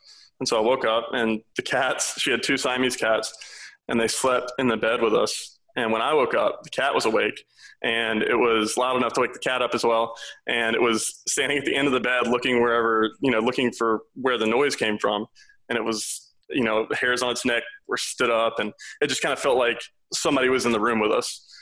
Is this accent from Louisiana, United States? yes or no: yes; Louisiana, United States; I'm originally from South Louisiana.